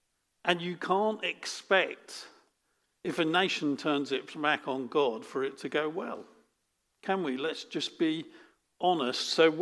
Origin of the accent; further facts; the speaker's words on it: Suffolk, East of England, United Kingdom; Well, I'm from Suffolk